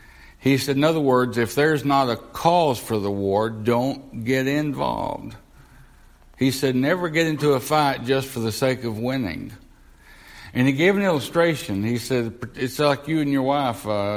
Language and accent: English; Tennessee, United States; You know, down in the South and in my home state of Tennessee, I forget the number, but an overwhelming number of Baptist churches were overtaken by the Church of Christ.